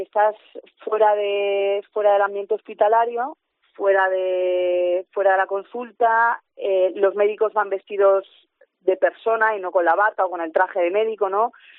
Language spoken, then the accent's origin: Spanish; Switzerland; now in Castellón, Spain; yo vengo de Suiza. He estado, bueno, soy suiza y española y después de 15 años en Suiza decidimos mi marido y yo venirnos a Castellón y llevamos 4 años aquí.